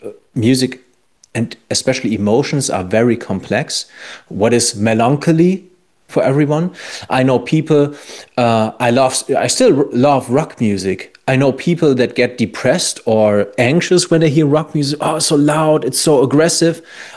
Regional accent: Germany; moved away; I'm from Western Germany originally.

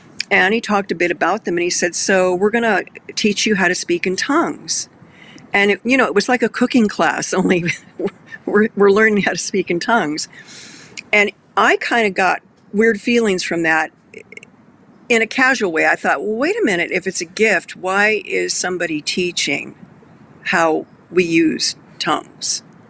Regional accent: Huntington Beach, California, United States; I grew up in Huntington Beach, and I was born in the mid-50s, so I was too young to know a lot of stuff.

